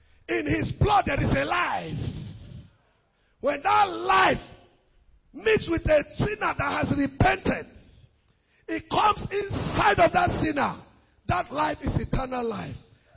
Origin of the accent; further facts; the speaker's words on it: Ghana; I came here from Ghana.